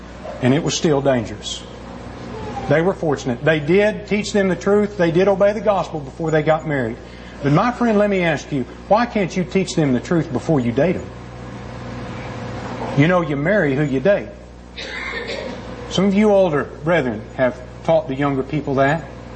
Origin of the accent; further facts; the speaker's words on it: Oklahoma, United States; growing up in Oklahoma with my Indian heritage, I kind of like the story.